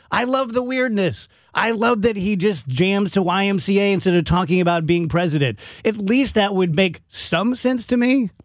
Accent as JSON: {"language": "English", "region": "Scotland", "country": "United Kingdom", "said": "I'm having my first Scottish egg, in spite of being Scottish, like I was telling Liz."}